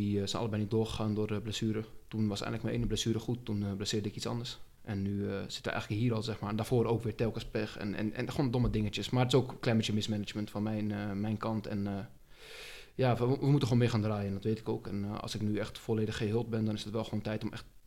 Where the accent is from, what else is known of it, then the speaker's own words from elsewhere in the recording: Netherlands; ben ik gewoon Nederlands, maar ik word ook in Leiden en in overal zeggen ze altijd, jij bent geen Nederlander, je bent een Pool, je bent een Oostblokker, een ding, omdat ik Nederlander ben met bruine ogen.